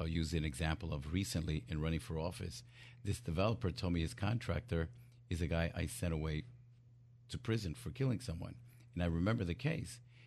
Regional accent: New York, United States; I was born and raised in New York, and my family came from Puerto Rico.

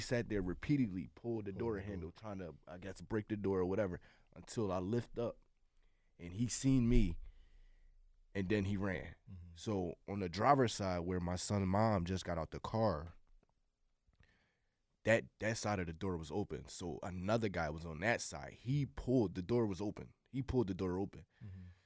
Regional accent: Philadelphia, Pennsylvania, United States; Right. Okay. I'm from North Philadelphia.

